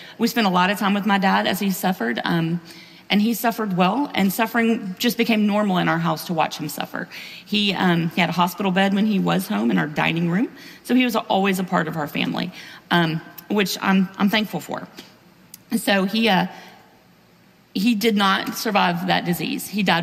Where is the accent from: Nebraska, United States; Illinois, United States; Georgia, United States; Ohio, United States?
Georgia, United States; Decatur; I grew up in Decatur, Georgia.